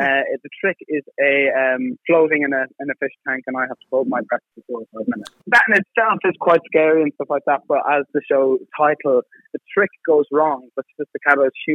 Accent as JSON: {"language": "English", "town": "Sligo", "region": "County Sligo", "country": "Ireland", "also_born_or_lived": "Australia / Asia", "moved": "yes", "said": "I'm from Sligo. I left Sligo about 10 years ago, lived in Australia, Asia"}